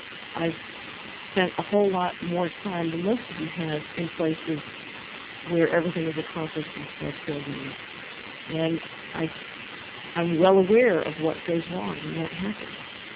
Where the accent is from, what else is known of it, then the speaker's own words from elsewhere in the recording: Russia; I come from Russia. In Russia, the government would simply have shut